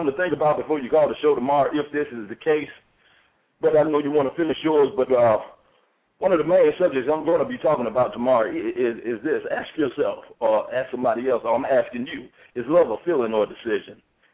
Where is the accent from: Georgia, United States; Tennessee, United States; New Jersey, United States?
Georgia, United States; Atlanta; I'm from Atlanta.